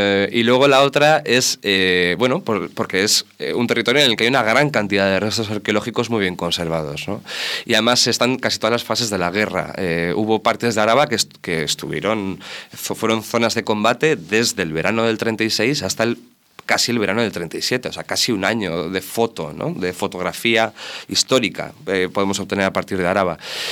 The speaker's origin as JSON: {"language": "Spanish", "town": "Legutio", "region": "Basque Country", "country": "Spain", "tie": "born or raised there", "said": "Yo me crié también en Legutio"}